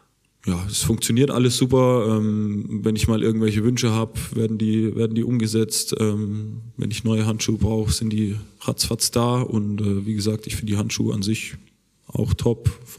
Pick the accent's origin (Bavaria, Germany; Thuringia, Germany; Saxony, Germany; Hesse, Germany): Bavaria, Germany; Burghausen; Nee, also ich bin in Burghausen aufgewachsen, 5 Minuten mit dem Fahrrad vom Stadion